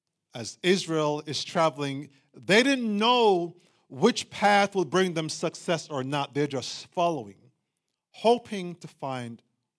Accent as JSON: {"language": "English", "country": "Jamaica", "tie": "born or raised there", "lives_now": "United States", "said": "Born and raised in Jamaica, yes. But when I was born, most of my family was already living in this country."}